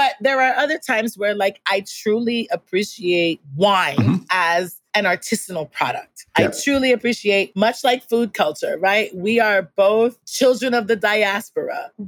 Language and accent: English; New York, United States; Yo, I'm from New York.